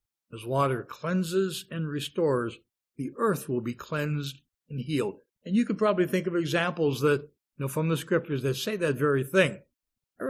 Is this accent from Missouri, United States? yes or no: no; Youngstown, Ohio, United States; born or raised there